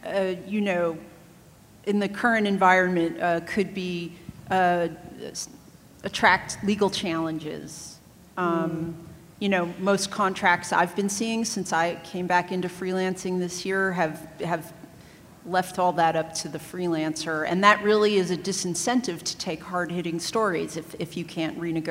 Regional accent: New York City, New York, United States; I'm a freelancer from New York City.

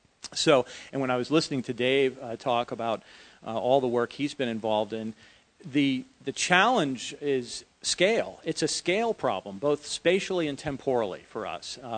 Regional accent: East, United States; now in Norman, United States; I came in 1996 to Norman. I grew up in the East.

